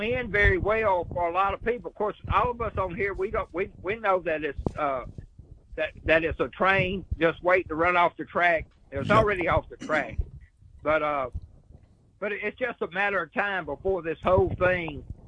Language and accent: English; Southern United States, United States; As a Southerner, men like A.P. Hill was certainly a hero of mine